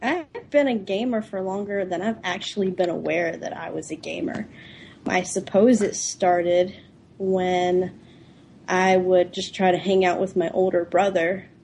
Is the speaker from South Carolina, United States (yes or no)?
yes; South Carolina, United States; now in Ohio, United States; We live in Ohio. I'm not originally from Ohio. I'm from South Carolina. He did the smart thing and brought some southern lady up here to this northern wasteland.